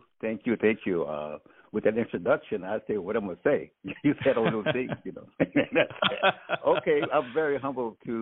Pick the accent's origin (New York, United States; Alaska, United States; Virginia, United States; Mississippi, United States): Mississippi, United States; McCool; I was born in the South Mississippi, McCool, Mississippi. And that was an interesting little town where I learned about responsibility.